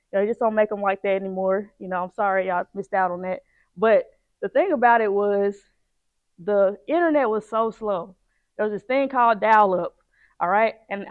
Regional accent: Jackson, Mississippi, United States; now in Atlanta, United States; So I go back and forth between Atlanta and Jackson, which is my hometown, Jackson, Mississippi.

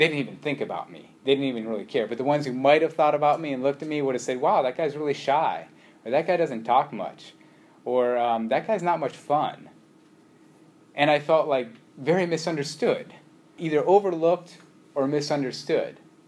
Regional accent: Midwest, United States; also born or lived in New York; And growing up in the Midwest and graduated high school in upstate New York, there was 5 Asian Americans in my graduating class.

